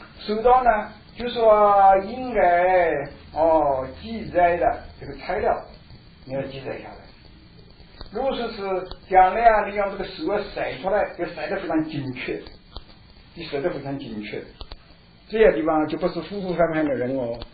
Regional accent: China; 所以我们中国人说历经在史啊。

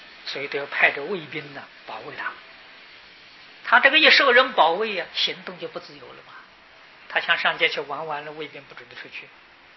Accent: China; 这两种啊我们中国人呢把它合成起来叫做沉浸

